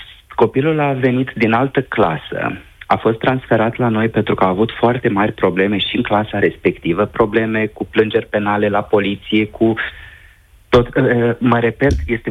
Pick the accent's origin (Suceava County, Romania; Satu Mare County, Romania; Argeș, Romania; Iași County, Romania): Suceava County, Romania; Câmpulung Moldovenesc; suntem din Câmpul Moldovenesc.